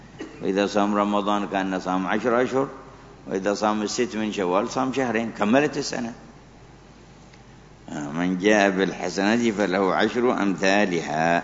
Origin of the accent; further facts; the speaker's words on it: Hadramaut, Yemen; السائد عندنا في حضرموت